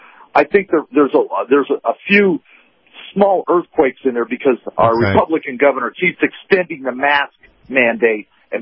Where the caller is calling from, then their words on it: Lafayette, Indiana, United States; from Lafayette, Indiana.